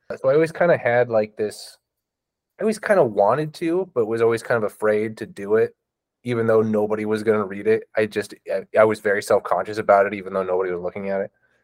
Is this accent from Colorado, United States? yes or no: no; Prineville, Oregon, United States; also born or lived in Soldotna; Yeah, so I grew up most of my life in Prineville, Oregon. I did a small stint of growing up in Alaska in another small podunk town called Soldotna that's right on the Kenai River.